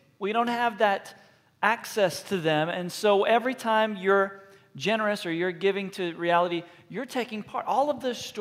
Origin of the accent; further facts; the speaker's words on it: Texas, United States; Now the first service, you didn't know that I was from Texas, but now you know that I'm from Texas, and you're still saying this.